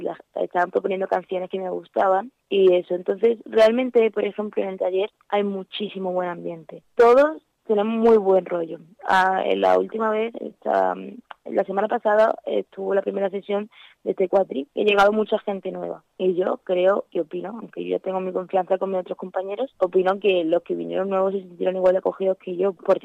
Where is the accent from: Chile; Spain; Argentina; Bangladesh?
Spain; Jaén, Andalusia; now in Elche, Spain; porque yo en Elche no tengo prácticamente nada, yo soy de Jaén.